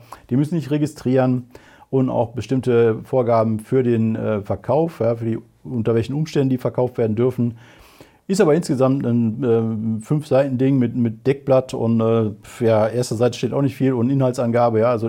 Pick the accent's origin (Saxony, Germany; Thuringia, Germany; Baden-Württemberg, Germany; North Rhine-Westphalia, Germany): North Rhine-Westphalia, Germany; Remscheid; vor dem Remscheider Rathaus in meiner Heimatstadt